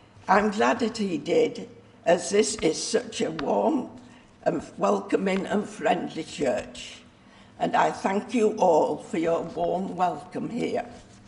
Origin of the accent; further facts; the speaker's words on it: Yorkshire and the Humber, United Kingdom; I'm a Yorkshire lass born and bred. Both my parents were staunch Methodists